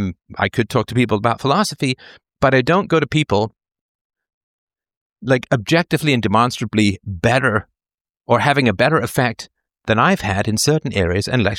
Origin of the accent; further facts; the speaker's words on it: England, United Kingdom; so I grew up in England